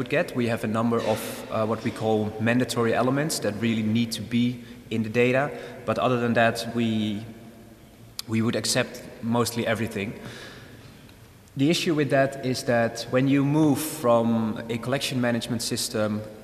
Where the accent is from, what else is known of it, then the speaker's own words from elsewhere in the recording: Netherlands; English is a second language; This is one example from the Netherlands, where I come from